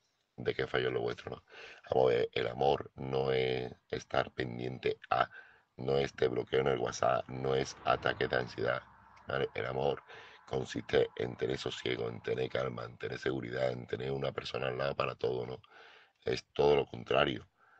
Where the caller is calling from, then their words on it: Seville, Andalusia, Spain; corresponsal de Sevilla